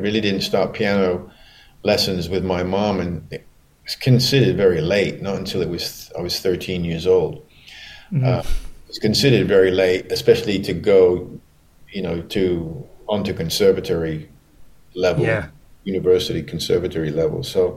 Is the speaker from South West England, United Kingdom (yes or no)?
no; Abingdon, South East England, United Kingdom; also born or lived in Yemen / Acton / Kew Gardens; I wasn't born in England. I was born in Yemen because my father was drafted into the Royal Air Force. But, you know, formative years. So we lived in Oxford. We lived on the Royal Air Force Base in Abingdon, in Oxford.